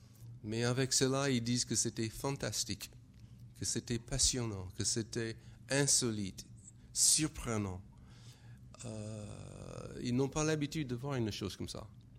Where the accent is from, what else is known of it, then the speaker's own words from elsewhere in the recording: United States; French is a second language; je suis français parce que je suis américain.